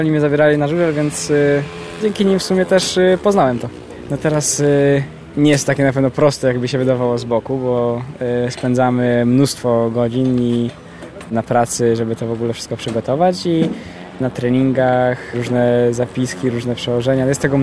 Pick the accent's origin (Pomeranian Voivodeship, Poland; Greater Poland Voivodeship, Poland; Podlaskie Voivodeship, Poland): Greater Poland Voivodeship, Poland; Ostrów Wielkopolski; pochodzę z Ostrowia Wielkopolskiego, tam się też uczyłem i nadal uczę.